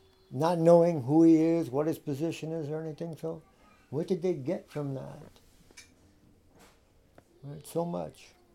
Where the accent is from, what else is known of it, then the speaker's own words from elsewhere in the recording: East Coast, United States; I'm from the East Coast.